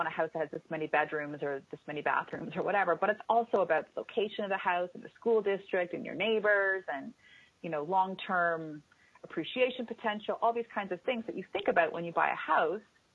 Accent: Canada; I know I'm Canadian

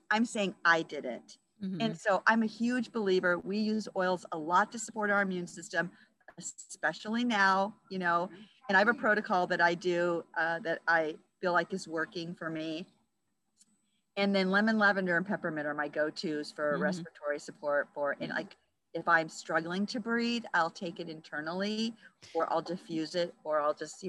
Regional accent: Arizona, United States; I used to live in Arizona. When I was raised in Arizona.

